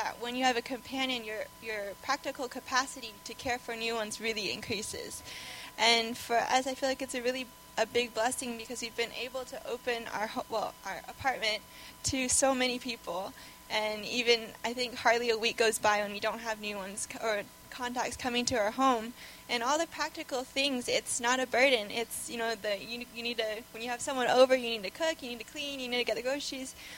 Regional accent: Montreal, Quebec, Canada; I'm from Montreal. I graduated recently.

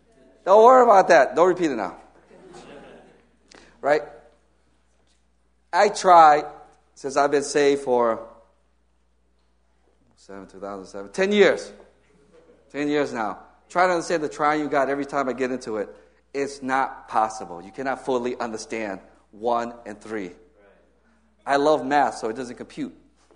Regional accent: New Britain, Connecticut, United States; He did not make a mistake that I grew up in New Britain, Connecticut. It's actually pronounced New Britain with a T, but you grew up there, you don't pronounce the T.

